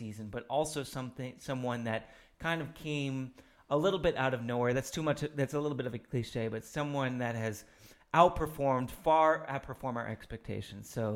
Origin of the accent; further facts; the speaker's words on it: United States; I'm an American, so Zed is hard for me to say.